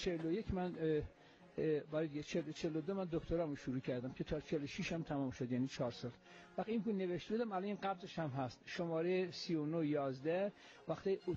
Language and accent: Persian; Garmsar, Semnan, Iran; در 1310 در گرمسار متولد شدم و سال اول رو رفتم مکتب